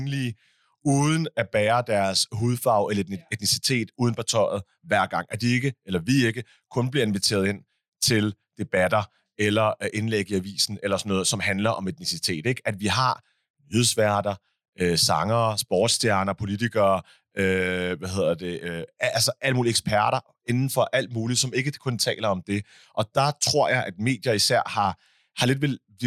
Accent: Middelfart, Region of Southern Denmark, Denmark; hvor der var en lokal pige fra Middelfart, hvor jeg voksede op.

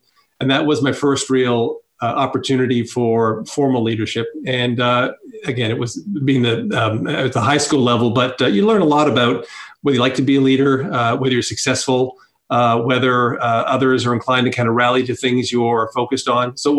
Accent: Toronto, Ontario, Canada; So I grew up in Toronto. Parents arrived in Canada in just after they got married in the mid-50s.

